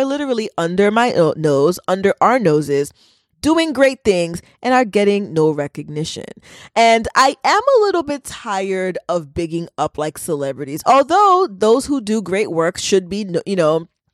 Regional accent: United States; born there; first language Haitian Creole; English is a second language; I am Haitian American. I was born here, but I was raised in a household that I think my first language was Creole, actually, because nobody was speaking English.

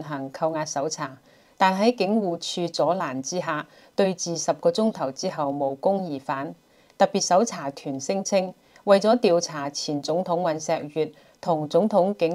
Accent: Taiwan; 但係我哋台灣人睇到嘅係點解佢可以咁快就做到移植器官？

